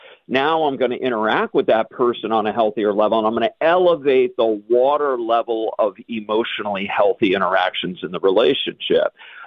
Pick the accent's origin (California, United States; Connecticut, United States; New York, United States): New York, United States; now in New England, United States; I'm in New England. Are you Northeasterner? I was born and raised in New York. So I'm changing from my Reamer culture, my New York culture, my American culture